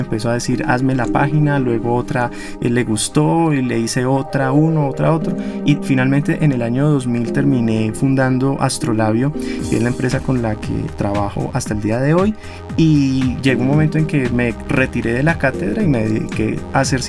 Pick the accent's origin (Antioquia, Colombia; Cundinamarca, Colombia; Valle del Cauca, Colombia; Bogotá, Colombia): Valle del Cauca, Colombia; Cali; yo soy caleño